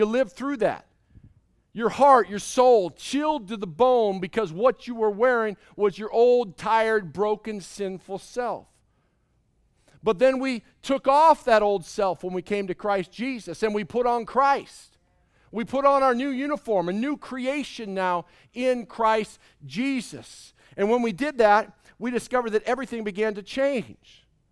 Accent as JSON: {"language": "English", "region": "Minnesota", "country": "United States", "tie": "born or raised there", "said": "I grew up in Minnesota. We had to wear snowmobile suits outside."}